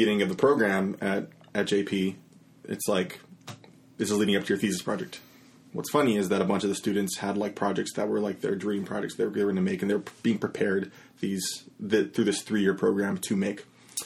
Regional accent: Detroit, Michigan, United States; now in Escondido, United States; I'm from Michigan. Michigan? From Metro Detroit.

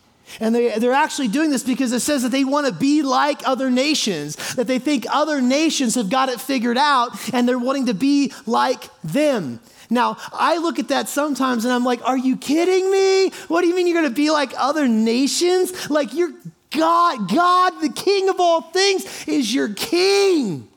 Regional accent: Indianapolis, Indiana, United States; I grew up in Indianapolis, and Indianapolis is Indiana, and Indiana is a state.

